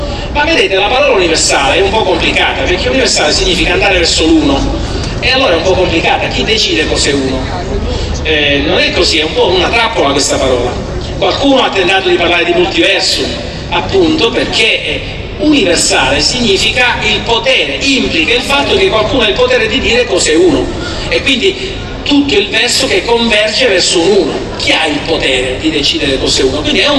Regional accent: Sicily, Italy; Io come siciliano mi sono sempre sentito tante volte dire sei arretrato, noi siciliani siamo arretrati rispetto ai modenesi

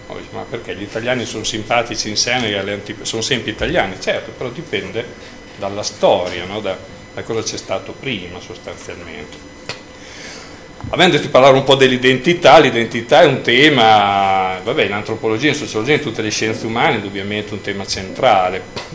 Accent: Sassuolo, Emilia-Romagna, Italy; sono originario di Sassuolo e sono un emigrante perché abito in provincia di Reggio Emilia.

